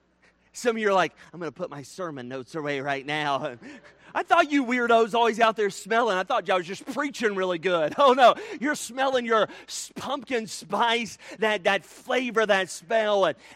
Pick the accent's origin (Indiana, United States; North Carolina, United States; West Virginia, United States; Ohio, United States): North Carolina, United States; Charlotte; also born or lived in Tennessee / Alabama; I grew up most of my life in the South. I was born in Tennessee and grew up at the beginning, early stages of my life in Alabama. And then through my teen, preteen, and teen years, I spent it in North Carolina, the Charlotte area of North Carolina.